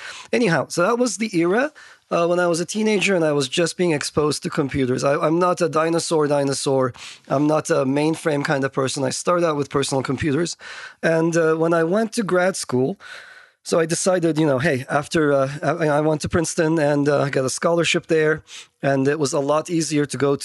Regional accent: Istanbul, Turkey; I grew up in Turkey and I grew up in a country where, you know, everything is done and everything is well done

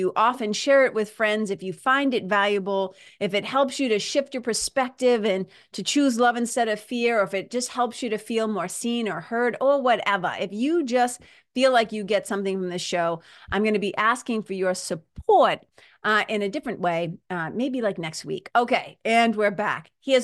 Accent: Lawrence, Massachusetts, United States; now in New Hampshire, United States; And I said, well, I live north of here. And she's like, yeah, but that accent. And I said, oh, I grew up in Mass.

